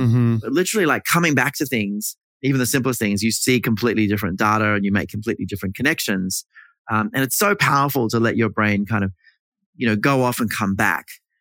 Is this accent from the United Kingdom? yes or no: no; Australia; now in New York, United States; I'm Australian and originally, and I live here now, but in New York, but, you know